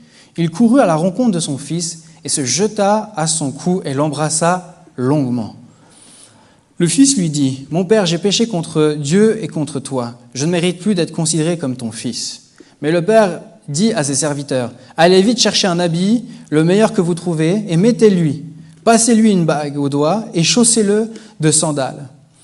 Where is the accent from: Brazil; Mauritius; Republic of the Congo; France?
Mauritius; mais je suis mauricien, j'ai eu des oncles.